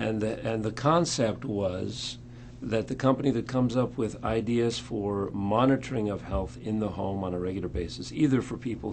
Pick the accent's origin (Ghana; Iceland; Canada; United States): Iceland; So I'm from Iceland